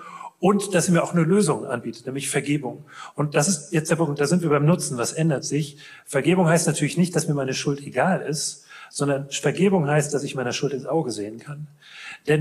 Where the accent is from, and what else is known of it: Rhineland, Germany